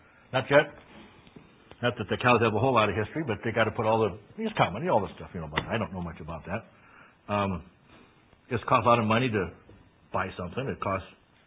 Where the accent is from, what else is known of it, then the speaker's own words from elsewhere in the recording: South Dakota, United States; I wish I was from the South more than I am. This South of South Dakota just doesn't do it.